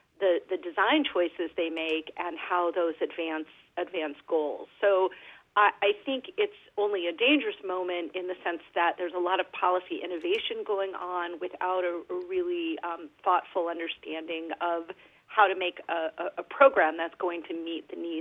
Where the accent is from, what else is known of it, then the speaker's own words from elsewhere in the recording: California, United States; born there; I am right here in Western Michigan, but I am a Californian by birth